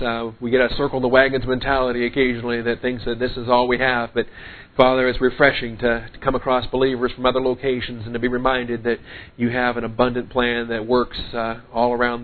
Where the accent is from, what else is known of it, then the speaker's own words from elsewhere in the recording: Seattle, Washington, United States; When I was growing up in Evergreen Baptist Church up there in Seattle, Washington, we had that song called